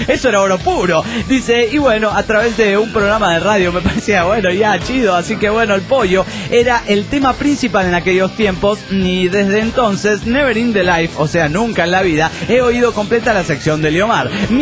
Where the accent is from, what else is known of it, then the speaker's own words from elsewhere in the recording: Managua, Nicaragua; de Managua, Nicaragua.